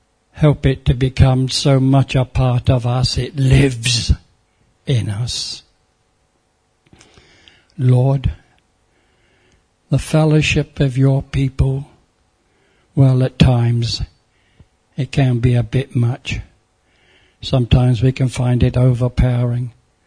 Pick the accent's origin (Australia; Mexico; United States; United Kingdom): United Kingdom; England; She said something to me, because I'm English.